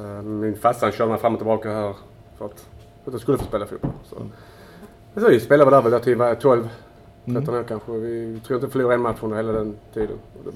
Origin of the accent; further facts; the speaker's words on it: Malmö, Skåne, Sweden; I och med att jag kommer från Malmö från första början